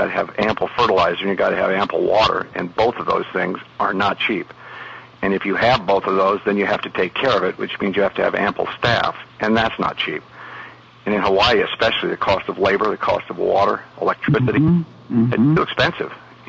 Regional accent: Ireland; Being Irish, I knew that they were looking down nicely on me.

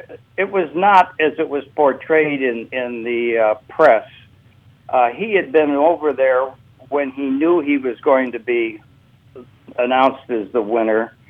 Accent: Hibbing, Minnesota, United States; moved away; also born or lived in Duluth; I was born in Minnesota in the town of Duluth, which is in the very north. And it wasn't cold enough in Duluth, so we moved north to Hibbing.

